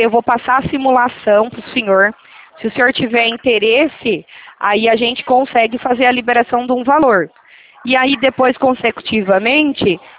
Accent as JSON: {"language": "Portuguese", "town": "Itatiba", "region": "São Paulo", "country": "Brazil", "said": "eu sou daqui de Itatiba, São Paulo."}